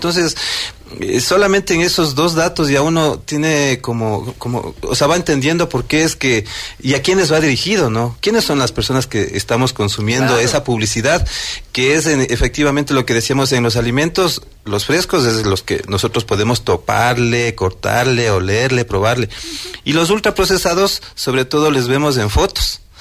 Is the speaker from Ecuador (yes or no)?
yes; Ecuador; sabemos que nosotros como ecuatorianas, tenemos el orgullo de tener un etiquetado en el mundo